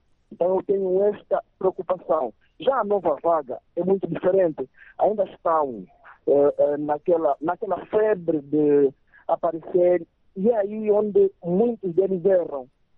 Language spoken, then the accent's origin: Portuguese; Viana, Luanda, Angola; Eu sou do município de Viana.